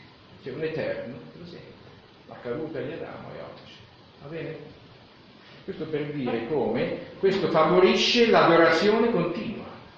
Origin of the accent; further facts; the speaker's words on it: Bologna, Emilia-Romagna, Italy; born there; Io sono nato a Bologna, vabbè, c'è gli Etruschi anche a Bologna, però ho detto: mia mamma era romagnola.